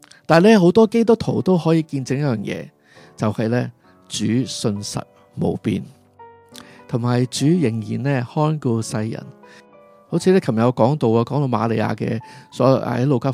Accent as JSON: {"language": "Cantonese", "country": "Hong Kong", "moved": "yes", "lives_now": "Canada", "said": "对于我哋加拿大人同埋香港人咧，都好多唔同嘅冲击嘅"}